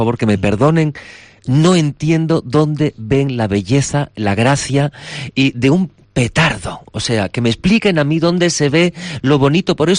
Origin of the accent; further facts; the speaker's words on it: Seville, Andalusia, Spain; porque tú sabes que yo pasé mi infancia en Sevilla